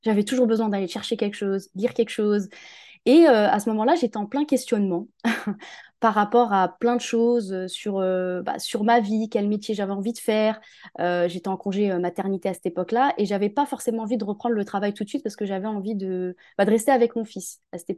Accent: Hauts-de-France, France; moved away as an adult; moi, je suis arrivée en région parisienne quand je me suis mariée, mais sinon, moi, à la base, je suis originaire de l'Oise. Okay. J'ai grandi en Picardie.

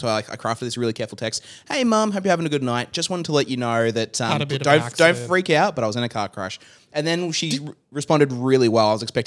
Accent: Melbourne, Victoria, Australia; oh, hey, like, I'm from Melbourne. I'm in lockdown and bored.

